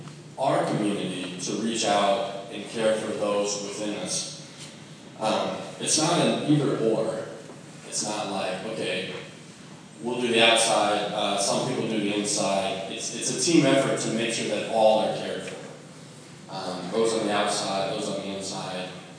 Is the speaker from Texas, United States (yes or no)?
no; Iowa, United States; But when I came to this place, I came from Iowa. Iowa is a very different state than Washington.